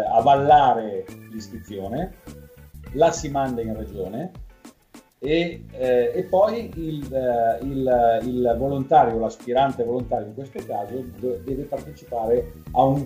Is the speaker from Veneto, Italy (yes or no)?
no; Gorgonzola, Lombardy, Italy; io sono di Gorgonzola